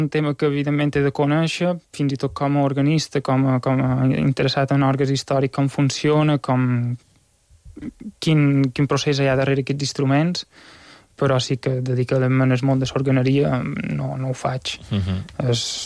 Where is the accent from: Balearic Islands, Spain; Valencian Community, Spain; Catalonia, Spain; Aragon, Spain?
Balearic Islands, Spain; Petra; Jo, com que som de Petra, triaré l'orgue de Petra